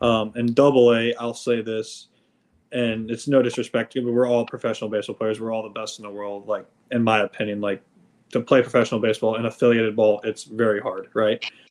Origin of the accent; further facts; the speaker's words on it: St. Louis, Missouri, United States; especially growing up in St. Louis, being a Cardinal fan